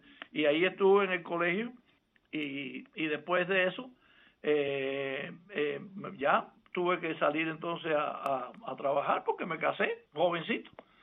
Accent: Cienfuegos, Cuba; born there; moved away; En Cienfuegos.

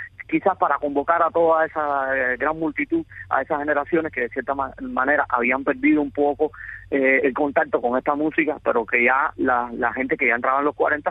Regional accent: Cuba; nosotros somos cubanos y tenemos una identidad como cubanos, ¿no? Por nacer en esta isla y por vivir toda la historia que nos ha tocado vivir

